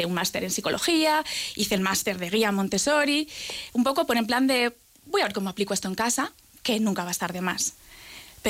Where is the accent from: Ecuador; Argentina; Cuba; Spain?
Spain; Logroño, La Rioja; also born or lived in Basauri; ya pequeñita nos fuimos a vivir a Bilbao. Estuve viviendo en Bilbao, en Basauri más concretamente, hasta los 10 años, que ya nos trasladamos a vivir a Logroño. Vamos, yo me considero logroñesa, riojana de pro, totalmente.